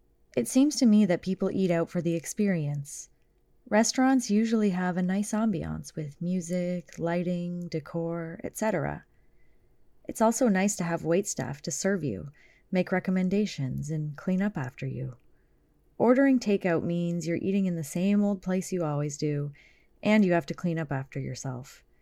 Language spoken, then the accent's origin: English; China; People in my hometown like the pork and leek dumplings the most. Mooncakes are another famous traditional food in China.